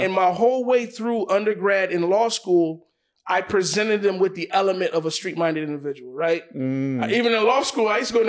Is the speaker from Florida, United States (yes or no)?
yes; Palm Beach, Florida, United States; So for me, I come from South Florida, Palm Beach.